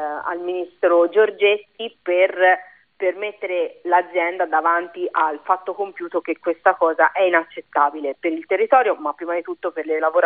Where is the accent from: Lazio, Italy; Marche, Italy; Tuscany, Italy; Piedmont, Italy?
Tuscany, Italy; Florence; Io sono di Firenze, quindi non potevo non essere in piazza.